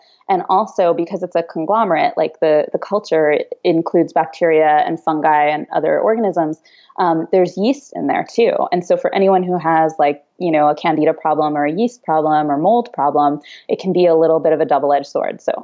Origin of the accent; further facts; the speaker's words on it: East Coast, United States; moved away as an adult; I grew up on the East Coast where it was definitely cold winters. And I left as soon as I could, you know, mostly because of the weather.